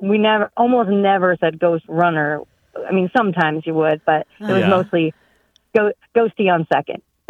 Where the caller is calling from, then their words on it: Bloomsburg, Pennsylvania, United States; I'm calling from Bloomsburg, Pennsylvania.